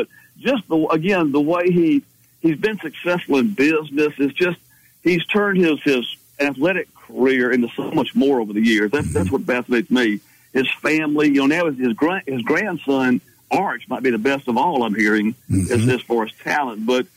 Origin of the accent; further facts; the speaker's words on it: Prichard, Alabama, United States; Scott Hunter, who lived down the street from me when I was growing up in Pritchard.